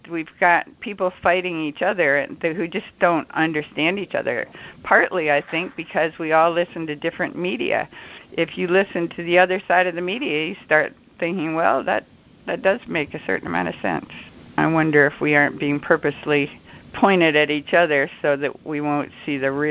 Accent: Los Angeles, California, United States; I'm from Los Angeles, and, of course, everybody here is a Democrat.

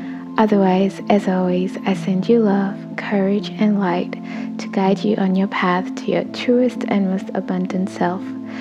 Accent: Denmark; English is a second language; growing up in Denmark, it's really small

